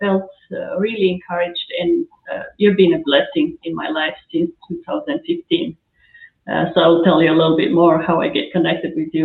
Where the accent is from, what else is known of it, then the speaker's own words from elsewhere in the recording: Eritrea; English is a second language; I'm from Eritrea, small Africa country.